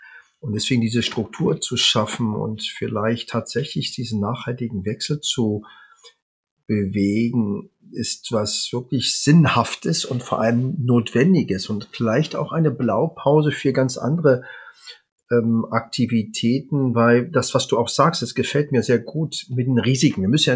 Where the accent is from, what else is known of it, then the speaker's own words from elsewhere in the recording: Berlin, Germany; Ich bin Kaukasier, fand ich ganz interessant, aber ich bin Berliner Junge marokkanischer Eltern und stolz darauf.